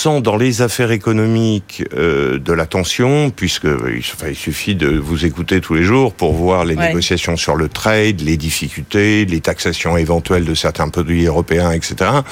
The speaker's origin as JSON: {"language": "French", "country": "France", "said": "D'abord on a trouvé en tant que Français et franco-américain pour beaucoup que c'était l'année où il fallait célébrer"}